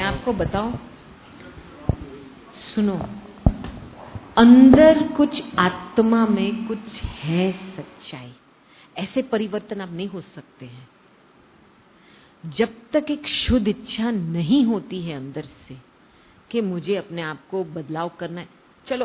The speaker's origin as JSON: {"language": "Hindi", "country": "India", "said": "मुझे ये भी भान नहीं था कि मैं इंडियन हूं"}